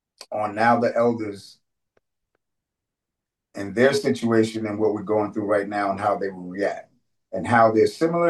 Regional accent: New York, United States; And I wasn't from there like you. I'm from New York, but I'm like, yo, it's cracking up here.

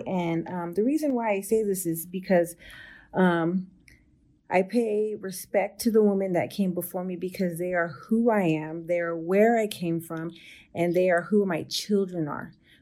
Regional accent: San Jose, California, United States; now in Stockton, United States; I am from San Jose, California. I currently live in Stockton, California.

